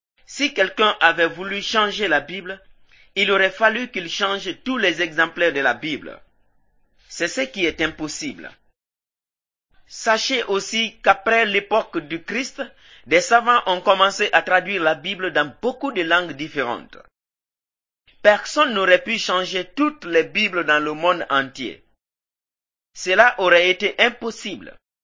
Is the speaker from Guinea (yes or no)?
yes; Guinea; Si je sors de mon pays, on m'appellera un fils de Guinée, parce que je viens de la Guinée.